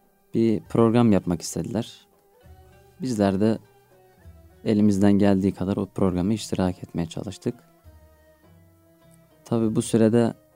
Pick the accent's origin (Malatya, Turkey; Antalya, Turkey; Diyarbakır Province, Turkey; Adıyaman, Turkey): Adıyaman, Turkey; Gerger; also born or lived in Istanbul; Adıyaman Geryerliyim. 25 yaşındayım. İlkokulumuzu Fatih Balat'ta Tarık Us İlköğretim Okulu'nda tamamladık. Akabinde Bağcılar'a taşınmadan dolayı Bağcılar'da ortaokulu